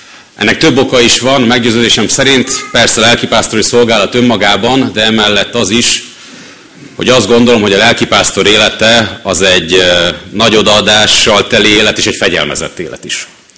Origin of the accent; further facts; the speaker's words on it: Baja, Bács-Kiskun, Hungary; Baján, ahol én felnőttem, az ottani református közösség